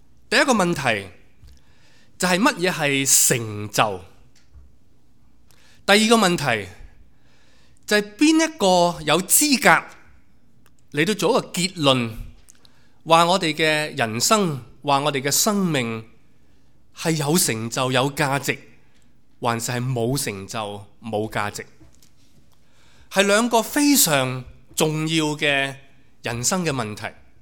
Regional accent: China; 我们本来我们中国人的文化对这个问题的看法就是安贫乐道嘛

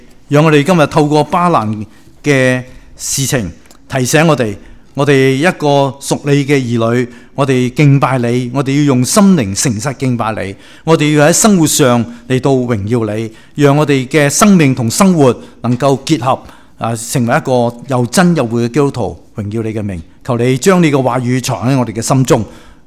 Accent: China; 我哋中国人咧有个传统嘅家庭咧

